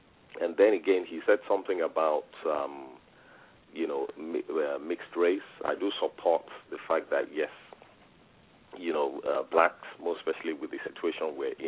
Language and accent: English; Nigeria; now in United Kingdom; I'm from Nigeria originally.